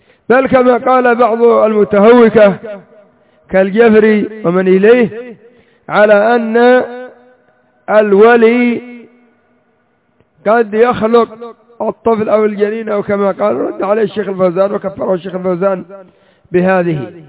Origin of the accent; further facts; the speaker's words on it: Yemen; لو جئنا إلى الرافضة الحوثية الآن عندنا في اليمن